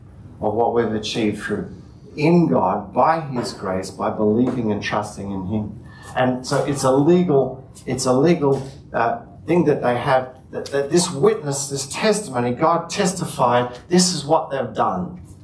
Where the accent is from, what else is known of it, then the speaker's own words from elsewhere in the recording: Australia; Well, I'm an Australian citizen.